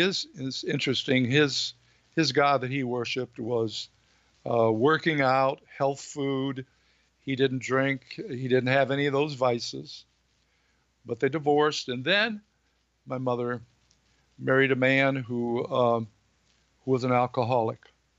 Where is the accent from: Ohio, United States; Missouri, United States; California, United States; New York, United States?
Ohio, United States; Cleveland; I'm from Cleveland, Ohio originally, and my mother and my father, they were working people. And I was born in 1938.